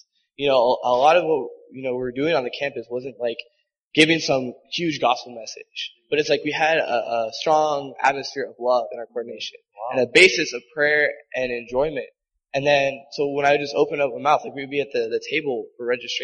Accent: Charlotte, North Carolina, United States; I'm going into my second year, and I'm also from Charlotte, North Carolina.

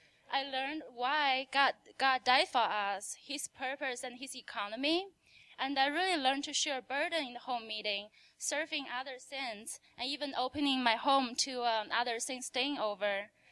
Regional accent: Chicago, Illinois, United States; from Chicago.

